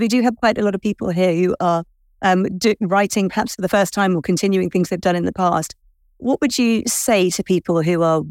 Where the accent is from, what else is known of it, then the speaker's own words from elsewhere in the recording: United Kingdom; you know, as British people, what we left there